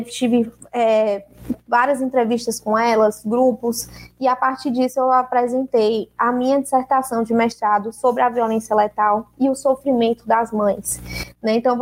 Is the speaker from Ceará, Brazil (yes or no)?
yes; Fortaleza, Ceará, Brazil; moved away as an adult; now in Curitiba, Brazil; no estado do Ceará, que é de onde eu venho, de onde eu falo, o chão que eu pisava, né, sou cearense, sou de Fortaleza, e estou há um ano morando em Curitiba.